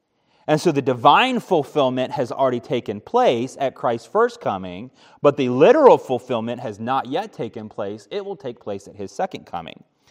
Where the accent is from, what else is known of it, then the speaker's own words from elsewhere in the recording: Japan; I'd been to France once before. Of course, I grew up in Japan.